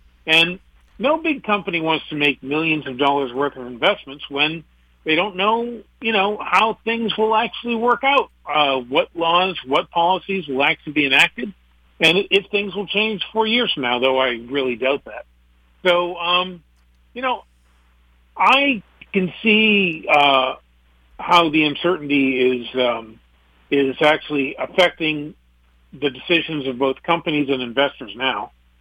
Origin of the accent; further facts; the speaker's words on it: Maine, United States; Now, I'm from Maine.